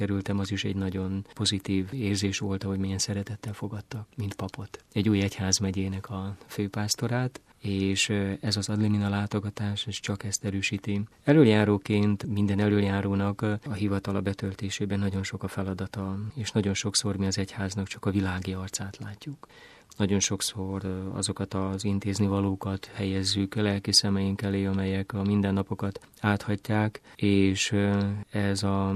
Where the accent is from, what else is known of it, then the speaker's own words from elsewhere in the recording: Zakarpattia Oblast, Ukraine; Mi Kárpátalján sohasem éreztük azt, hogy mi nem tartozunk Magyarországhoz. Én gyerekkoromtól fogva úgy nevelkedtem, hogy én magyar vagyok, és teljesen természetes volt az, hogy a környezetemben oroszul, ukránul beszéltek, de a szülőfalunkban, a családi házban ott csak magyarul beszélgettünk